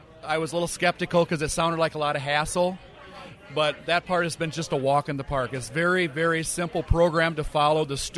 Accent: Woden, Iowa, United States; I'm from Woden, Iowa.

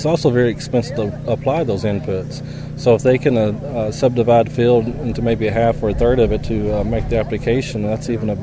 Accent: Arkansas, United States; I'm originally from Arkansas. I grew up on a row crop farm across the river from here.

